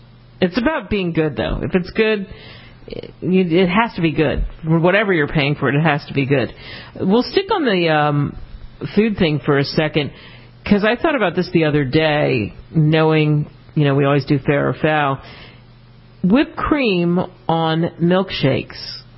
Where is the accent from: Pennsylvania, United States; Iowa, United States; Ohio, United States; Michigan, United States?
Pennsylvania, United States; Philadelphia; since I grew up in Philly, there's a mint in Philly, and they have tours